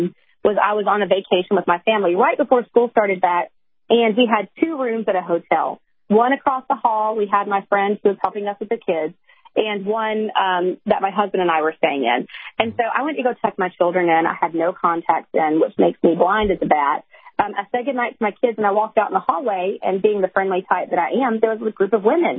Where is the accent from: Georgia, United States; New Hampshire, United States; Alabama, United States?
Alabama, United States; so I was living in Florida at the time, but I was born and raised in Alabama, and we did make our way back here after that video.